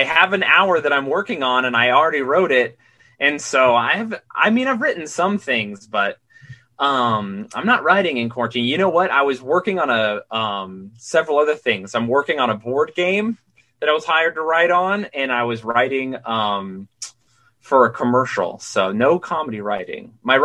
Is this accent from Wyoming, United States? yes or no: no; Utah, United States; And I'm from Utah, which is really odd in its own special way. And it's as weird as New York.